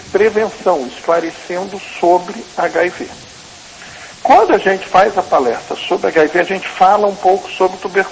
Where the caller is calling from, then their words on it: Castelo, Espírito Santo, Brazil; É interior do Espírito Santo.